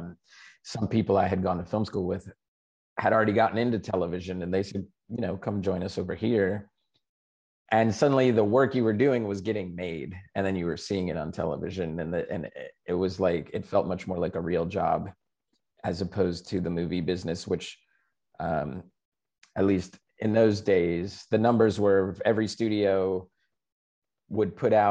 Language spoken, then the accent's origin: English; Florida, United States; Hello. I'm from Florida originally. Grew up there, went to undergrad there